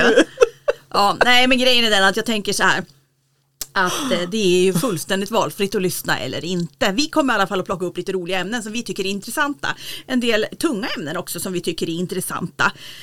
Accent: Stockholm, Stockholm County, Sweden; now in Östersund, Sweden; Nej, jag kan inte det. Jag är ju från Stockholm.

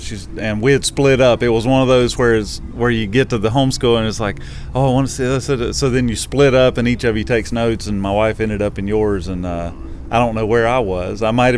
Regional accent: South Carolina, United States; I'm from South Carolina, up near the North Carolina line, so we're not anywhere close to the hurricane.

